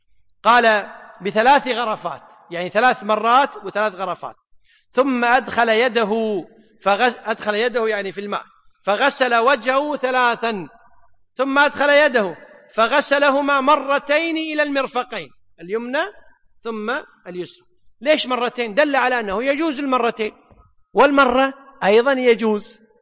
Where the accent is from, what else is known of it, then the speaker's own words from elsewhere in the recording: Kuwait; احنا نسميه باصطلاح من أهل الكويت طاسة